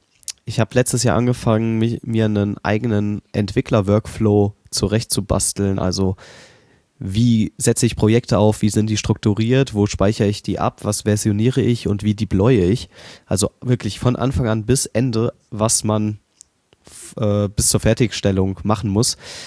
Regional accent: Berlin, Germany; Also ich bin Berliner.

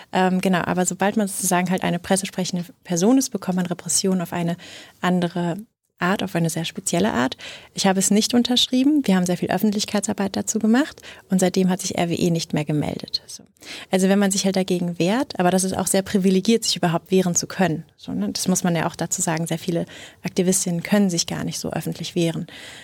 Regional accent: Rhineland, Germany; ich bin Rheinländerin

